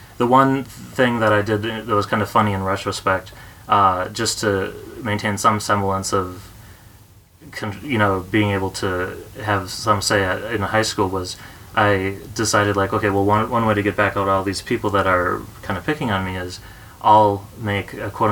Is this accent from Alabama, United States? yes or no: no; Blaine, Minnesota, United States; I grew up in Blaine, Minnesota, which is, for those of you who don't know, it's Anoka Hennepin School District.